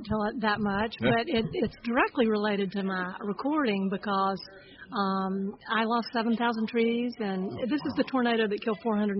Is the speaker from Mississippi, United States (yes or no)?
no; Alabama, United States; goes back to my growing up in Alabama, where I ran around in the woods kind of like a feral child